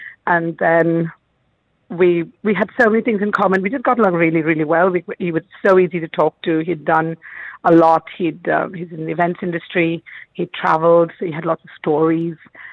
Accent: Bangalore, Karnataka, India; now in United States; And he could never have known that my hometown is Bangalore, which is where I'm from.

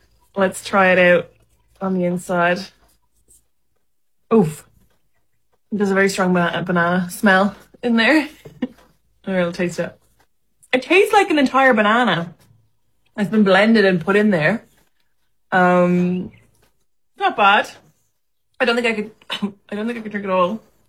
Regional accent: Ireland; now in South Africa; Hi, I'm an Irish girl in South Africa

